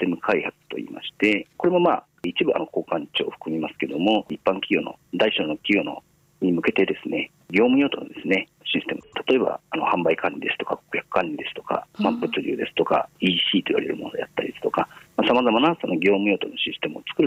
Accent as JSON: {"language": "Japanese", "town": "Nagoya", "region": "Aichi", "country": "Japan", "tie": "born or raised there", "said": "1972年に、昭和47年ですね、愛知県で生まれまして、大学までですね、地元の名古屋大学というところを卒業しまして"}